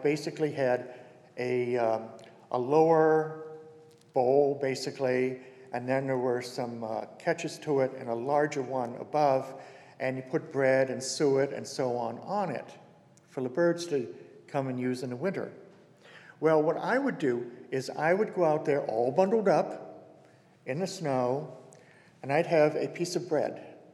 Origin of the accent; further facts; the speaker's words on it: Maine, United States; Some of you know that I grew up in Maine on a farm